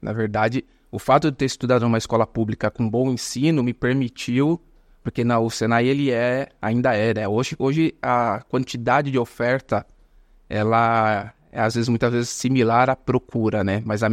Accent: São Paulo, Brazil; Eu nasci na Zona Norte de São Paulo. Eu nasci num bairro chamado Vila Isolina Mazei. E com 16 anos, nós nos mudamos para o Parque do Chaves, que fica ali bem próximo à divisa com Guarulhos

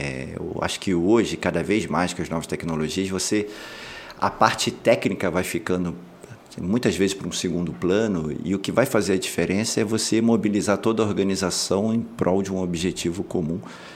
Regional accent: Rio de Janeiro, Brazil; Eu sou carioca, né? Passei grande parte da minha adolescência no subúrbio do Rio, né, no Meier

